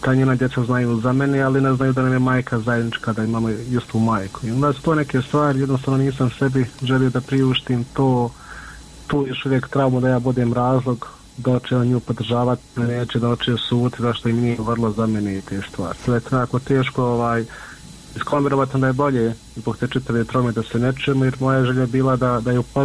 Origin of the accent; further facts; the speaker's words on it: Miljevina, Republika Srpska, Bosnia & Herzegovina; mi smo svi gore iz Miljevine